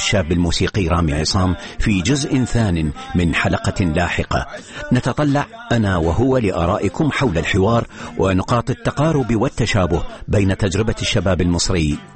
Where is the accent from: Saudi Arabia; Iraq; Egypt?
Iraq; وفي المقابل عندنا في العراق أيضاً تجارب لسيدات وبنات وقفوا وقفات مهمة خلال السنوات الأخيرة